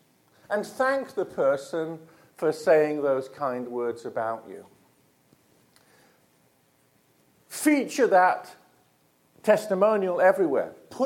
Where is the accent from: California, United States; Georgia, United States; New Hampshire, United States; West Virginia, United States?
California, United States; I'm from California. I got to promote.